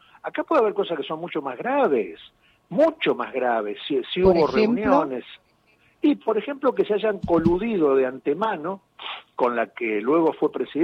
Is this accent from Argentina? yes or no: yes; Argentina